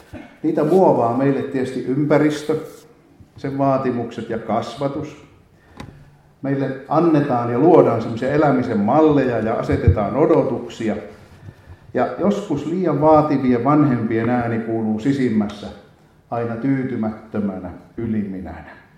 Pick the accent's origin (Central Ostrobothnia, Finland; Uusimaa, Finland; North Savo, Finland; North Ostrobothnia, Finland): Central Ostrobothnia, Finland; Kälviä; Käläviällä oli semmoinen sanonta, olen siis sieltä kotoisin